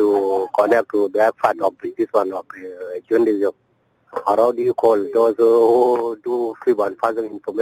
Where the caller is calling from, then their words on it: Aweil, Northern Bahr el Ghazal, South Sudan; You are connecting to … from Awil.